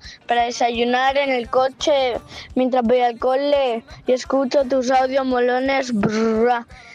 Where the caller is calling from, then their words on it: Mataró, Catalonia, Spain; de Mataró.